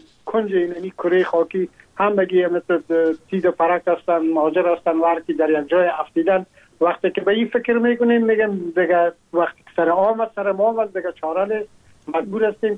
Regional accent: Afghanistan; now in France; ما هم در جمع عموم مردم هایی بودم که از افغانستان بر آمدم و تقریبا این 3 سال میشه که ما در فرانسه زندگی میکنم

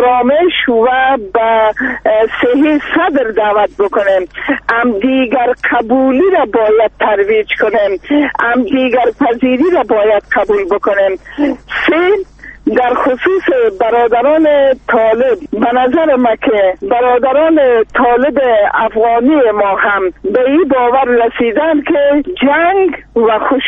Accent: Afghanistan; زن و مرد همه ما افغان هستیم

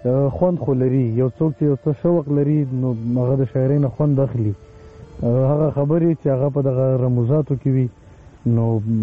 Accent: Charmang, Khyber Pakhtunkhwa, Pakistan; زه د باجوړ اوسیدونکی یم باجوړ کې چارمنګ یو وادي ده هلته زه زیږیدلی یم

